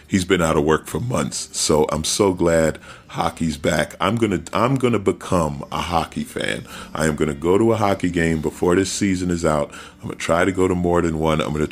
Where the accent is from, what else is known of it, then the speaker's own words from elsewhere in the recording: New York, United States; I'm a Knicks fan. I grew up in New York, but I absolutely love the Clippers.